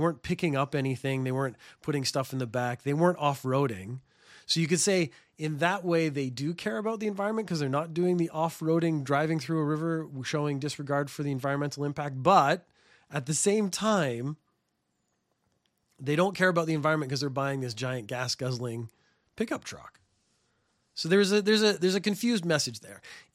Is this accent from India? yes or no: no; Canada; I mean, I come from Canada where I don't think they really...